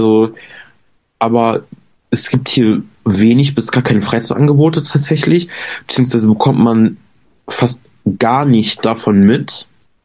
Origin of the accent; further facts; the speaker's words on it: Oberhausen, North Rhine-Westphalia, Germany; Zum Beispiel bei uns in Oberhausen gibt es ein Zentrum